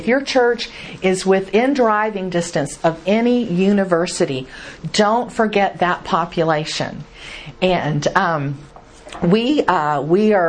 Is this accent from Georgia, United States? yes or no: yes; Georgia, United States; I'm a good Southern girl. You know, I'm originally from Georgia.